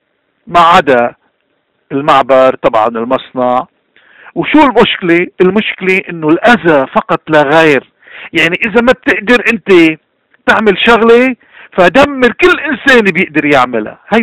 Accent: Lebanon; نحن كلبنانيين لا يمكن أي نظام يجي بسوريا ويقدر يأذينا

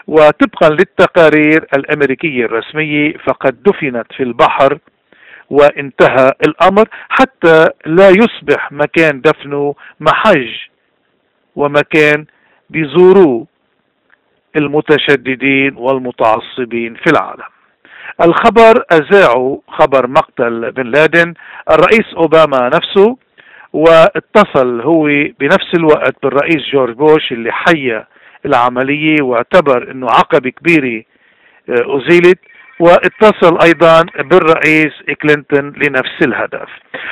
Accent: Lebanon; حق الاقتراع مؤمن نحن قانونا كلبنانيين مغتربين

